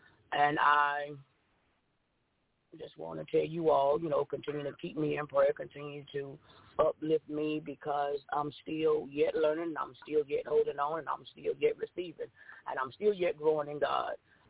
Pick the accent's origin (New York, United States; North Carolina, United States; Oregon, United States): North Carolina, United States; Fayetteville; I'm from the Fayetteville, North Carolina area.